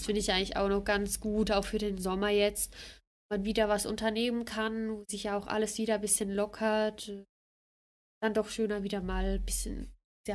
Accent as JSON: {"language": "German", "country": "Switzerland", "said": "bei uns in der Schweiz, yes"}